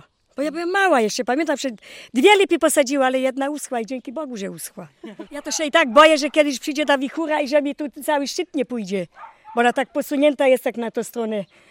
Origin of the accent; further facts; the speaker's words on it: Ząbie, Warmian-Masurian Voivodeship, Poland; also born or lived in Butryny; I tu do Ząbia. No i do tej pory tu mieszkam i nie myślę się stąd wyprowadzać.